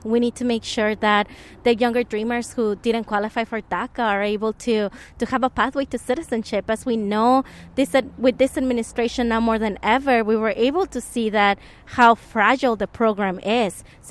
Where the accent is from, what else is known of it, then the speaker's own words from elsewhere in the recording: Arizona, United States; And maybe because I grew up in Arizona and Arizona is home